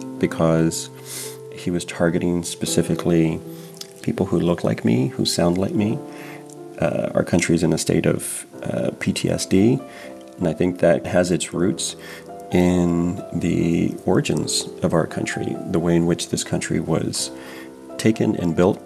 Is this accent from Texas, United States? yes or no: yes; Mathis, Texas, United States; I was born and raised in Mathis, Texas, near Corpus Christi. I'm seventh-generation Tejano.